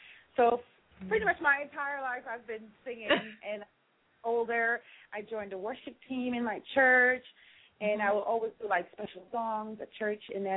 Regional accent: Guyana; now in United States; I'm from South America, Guyana. I now live here in the United States of America.

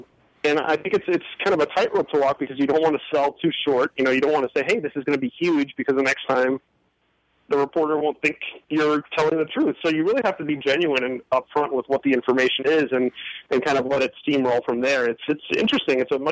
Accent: Miami, Florida, United States; it's really fun because I'm from Miami. I'm a huge crime noir fan.

